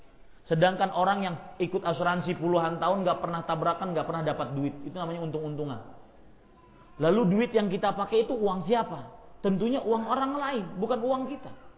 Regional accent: Banjarbaru, South Kalimantan, Indonesia; saya berasal dari Banjarbaru, ini dari kampung saya. Kebetulan pulang kampung ke Payakumbuh

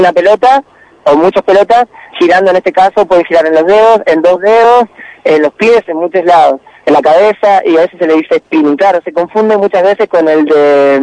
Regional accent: Moreno, Buenos Aires Province, Argentina; yo en este caso tengo 31 años, hace rato que viajo, siempre vuelvo obviamente porque soy de Moreno

